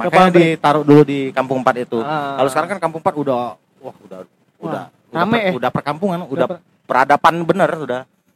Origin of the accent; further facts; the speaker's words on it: Kerinci, Jambi, Indonesia; born there; balik-balik ke Gunung Kerinci. Jadi mungkin karena itu tanah kelahiranku ya.